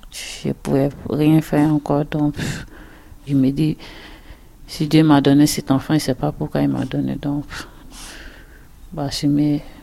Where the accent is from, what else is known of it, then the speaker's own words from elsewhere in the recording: Côte d’Ivoire; Je viens de la Côte d'Ivoire.